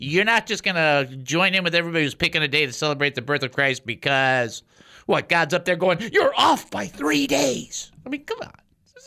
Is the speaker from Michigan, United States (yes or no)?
yes; Detroit, Michigan, United States; I mean, I grew up in Detroit. So we would take a pillowcase, go house to house, and you dressed up as whatever.